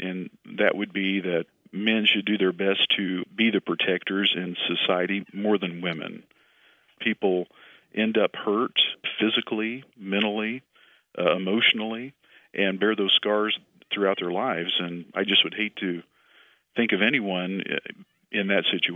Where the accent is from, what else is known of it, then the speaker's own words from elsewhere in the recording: Willard, Missouri, United States; I'm from Willard, Missouri.